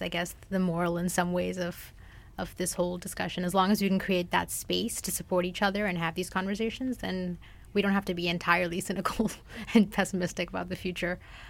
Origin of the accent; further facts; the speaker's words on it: Dubai, United Arab Emirates; now in North America; I didn't grow up in North America, and I grew up in the Middle East, and I was always surrounded by a very large Indian population, and having a voice and being seen was something I think I took for granted growing up in Dubai.